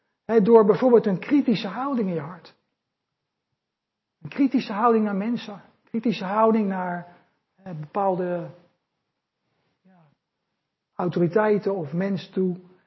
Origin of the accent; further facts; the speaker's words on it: The Hague, South Holland, Netherlands; ik ben zelf opgegroeid in Scheveningen, Den Haag. En daar werd in mijn tijd veel gevochten op straat.